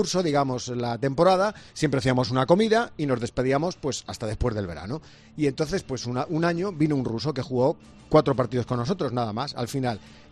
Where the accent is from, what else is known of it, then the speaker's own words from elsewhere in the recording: Spain; Somos españoles.